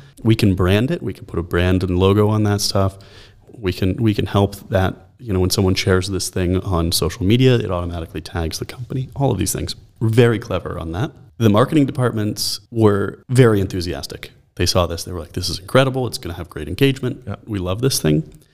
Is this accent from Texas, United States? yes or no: yes; Dallas, Texas, United States; also born or lived in California; now in Berlin, Delaware, United States; but yes, I am originally American. I was born and raised in Dallas.